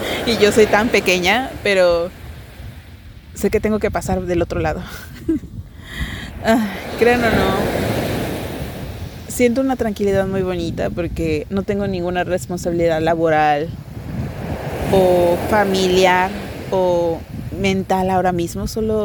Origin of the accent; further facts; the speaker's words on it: Ciudad Juarez, Chihuahua, Mexico; born there; tengo mis papeles, que yo nací en Ciudad Juárez.